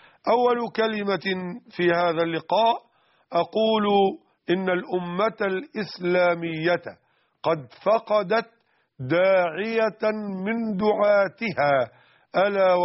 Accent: Mit Hadid, Dakahlia, Egypt; وقد شرفني الله تعالى بزيارته في بيتي بقريتنا ميت حديد منية النصر قهلية مصر

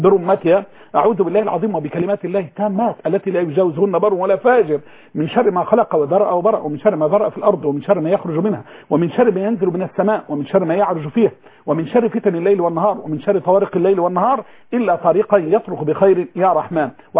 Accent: Egypt

